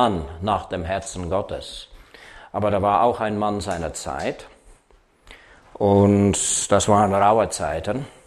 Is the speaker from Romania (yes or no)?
no; Canada; now in Switzerland; Ich bin Kanadier, wohne aber schon lange nicht mehr in Kanada. Meine Frau ist Schweizerin. Wir wohnen jetzt in der Schweiz seit Anfang der 80er Jahren. Vorher waren wir in Indien, in Deutschland, in Österreich